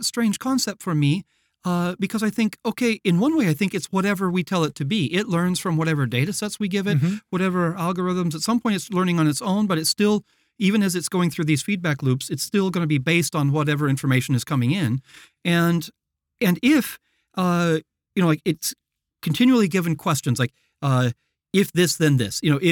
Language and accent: English; United States; now in Romania; Yeah, I'm from States.